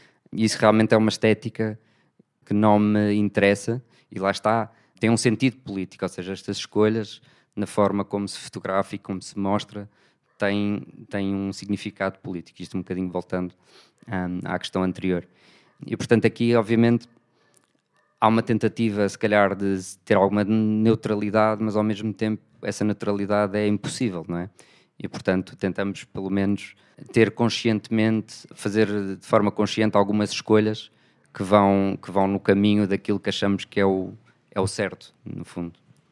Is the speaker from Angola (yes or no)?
no; Madeira, Portugal; eu próprio sou madeirense